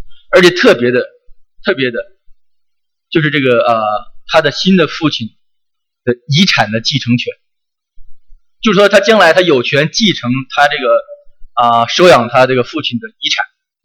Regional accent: Tianjin, China; accent: Tianjin; 就是我们天津话就是跟北方可能很多都是这样说，就是说过继

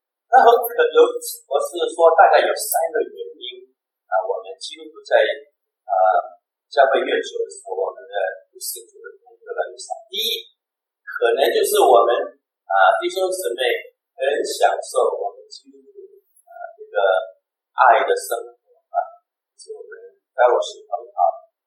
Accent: Guangdong, China; 然后呢，我们广东话叫抽税，然后又抽水啊

